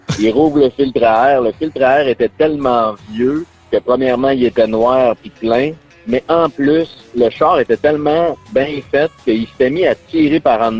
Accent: Rimouski, Quebec, Canada; je viens de Rimouski.

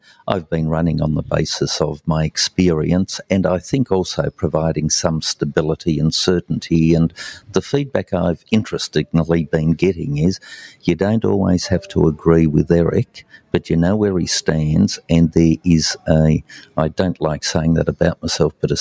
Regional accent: Tasmania, Australia; that is what has made Australia and my home state of Tasmania the envy of the world. I don't see people wanting to flee Tasmania and Australia.

